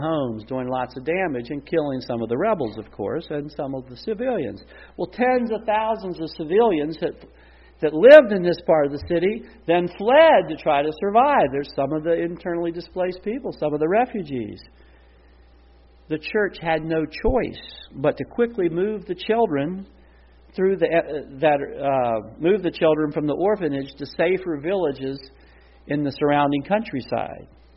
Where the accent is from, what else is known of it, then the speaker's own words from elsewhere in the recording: Harrisonburg, Virginia, United States; arrived in Harrisonburg, the very next day after arriving in my hometown and arriving at Eastern Mennonite